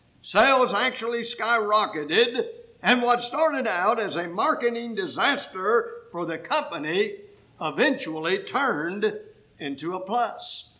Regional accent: Houston, Texas, United States; Of course, I was brought up in Houston, Texas, certainly one of the largest cities in the country, but it's been a while since I've lived there.

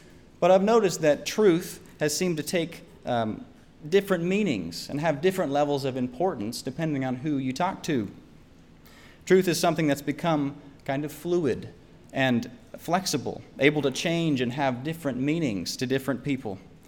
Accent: Nashville, Tennessee, United States; in case you don't know me, and I am from Nashville, Tennessee.

